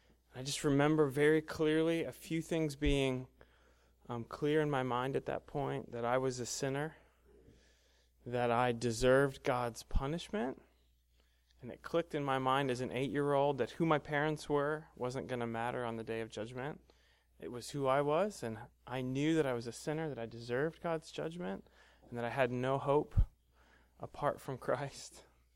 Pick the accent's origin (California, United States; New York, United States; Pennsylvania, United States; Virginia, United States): Pennsylvania, United States; I grew up in Pennsylvania. I grew up in small town Pennsylvania as a pastor's kid.